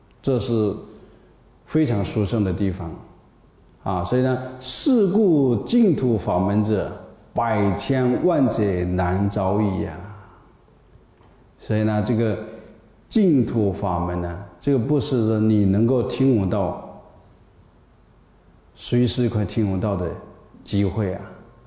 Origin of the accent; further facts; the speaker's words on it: China; 我们作为中国人啊，要感觉到很骄傲、 很自豪